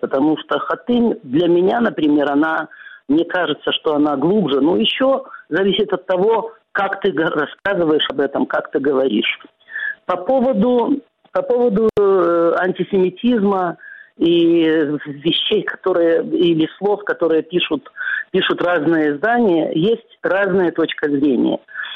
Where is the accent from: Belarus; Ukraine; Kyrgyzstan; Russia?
Belarus; ну, я выросла в Беларуси, родилась.